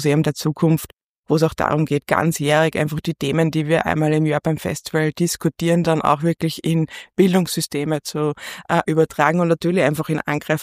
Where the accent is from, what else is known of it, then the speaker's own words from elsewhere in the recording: Linz, Upper Austria, Austria; ich bin in Linz aufgewachsen. In der Pfarrgasse in Linz